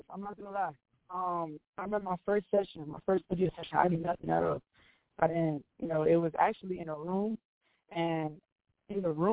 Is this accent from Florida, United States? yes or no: yes; Kissimmee, Florida, United States; also born or lived in Brooklyn, New York; I'm from Orlando, Florida, Kissimmee, Florida. Born in Brooklyn, New York, Bushwick, and I was raised in Kissimmee, Florida.